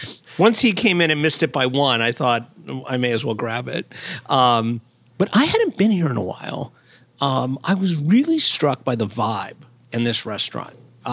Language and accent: English; Miami, Florida, United States; Oh, my God. I grew up in Miami.